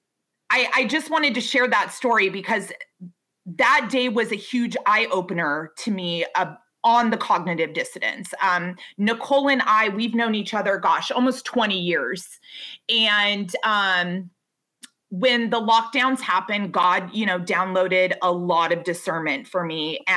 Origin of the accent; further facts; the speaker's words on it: Lake Stevens, Washington, United States; I'm from Lake Stevens.